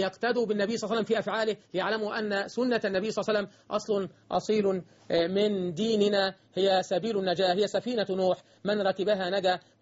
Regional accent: Egypt; اللهم اجعل بلدنا مصر

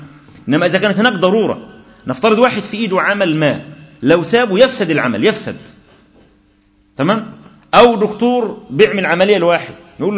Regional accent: Mansoura, Dakahlia, Egypt; في بلدي أنا من المنصورة

